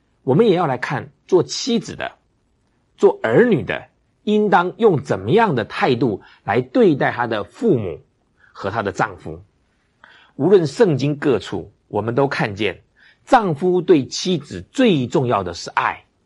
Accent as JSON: {"language": "Chinese", "country": "Taiwan", "said": "这个是我们台湾人表达爱的方式。"}